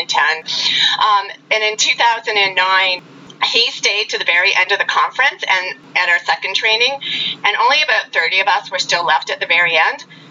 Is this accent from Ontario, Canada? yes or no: yes; Niagara Falls, Ontario, Canada; now in Sudbury, Canada; I live in Sudbury, Ontario, and I grew up in southern Ontario. I grew up specifically in Niagara Falls.